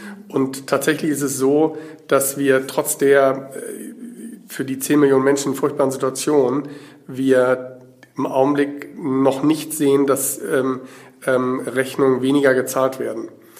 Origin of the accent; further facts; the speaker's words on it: Berlin, Germany; Ich habe gesagt, ich komme aus Berlin.